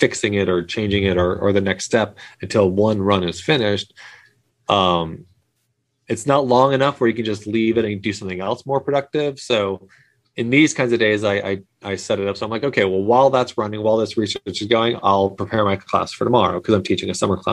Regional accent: Maine, United States; also born or lived in Germany / Georgia; Probably the longest time I lived in one place before being an adult was in Maine, where I went to high school for 8 years.

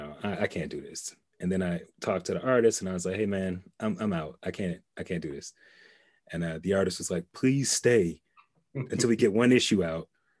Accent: Atlanta, Georgia, United States; Now, I'm from Atlanta and I have love for everybody that I grew up in Atlanta with, but support is not a big thing that I'm used to.

